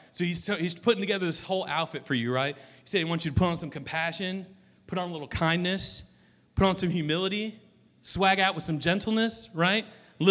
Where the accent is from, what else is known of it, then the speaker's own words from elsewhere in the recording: Roswell, United States; Back where I grew up in Roswell, shout out to my girl Lily. I've known Lily since she was, 3 years old?